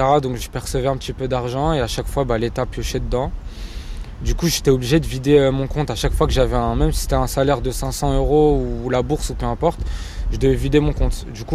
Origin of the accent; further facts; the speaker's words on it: France; c'est notre pays, on a grandi en France, on aime la France, on veut rester en France